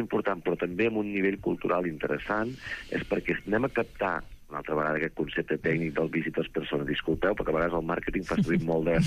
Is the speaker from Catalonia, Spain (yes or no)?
yes; Catalonia, Spain; soc de l'Empordà.